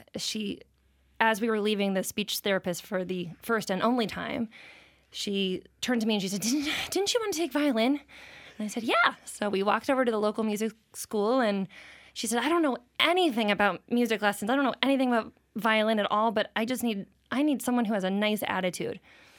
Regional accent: Boston, Massachusetts, United States; I'm from Boston.

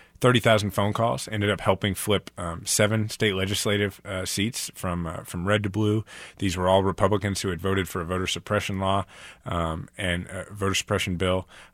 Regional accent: Kansas City, United States; whether it's here in my hometown of Kansas City or anywhere else in the country

